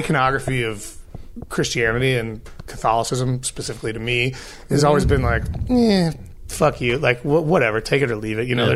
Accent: Chicago, Illinois, United States; But I grew up in Boys Town in Chicago.

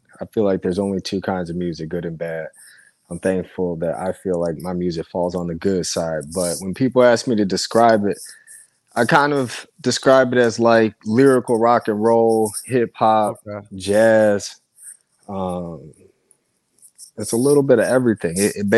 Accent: Detroit, Michigan, United States; Yeah, I'm from Detroit.

